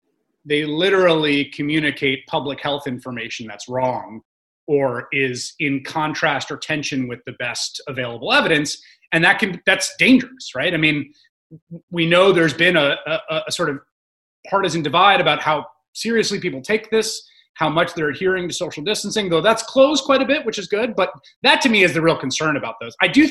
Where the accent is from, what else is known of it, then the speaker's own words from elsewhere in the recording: New York City, New York, United States; they're sheltering in place in the home I grew up in the Bronx.